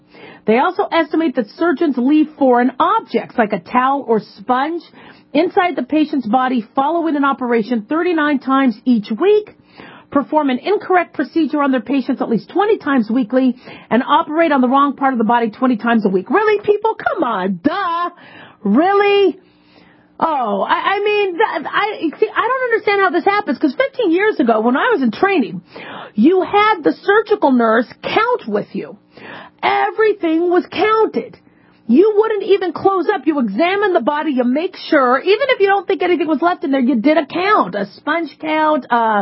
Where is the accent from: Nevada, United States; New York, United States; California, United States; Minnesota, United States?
Nevada, United States; Las Vegas; I'm from Las Vegas.